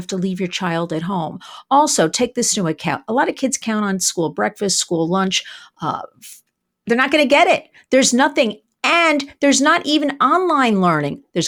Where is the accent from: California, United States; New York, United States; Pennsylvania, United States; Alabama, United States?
New York, United States; And brings me to my home state. You know, for once, my governor, Kathy Hochul, she wanted to empower the budget of New York State